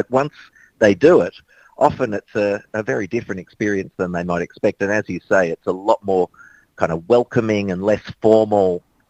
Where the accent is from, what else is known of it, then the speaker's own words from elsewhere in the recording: Melbourne, Victoria, Australia; even though I've been lucky to be able to work in my hometown with Melbourne Symphony Orchestra over the years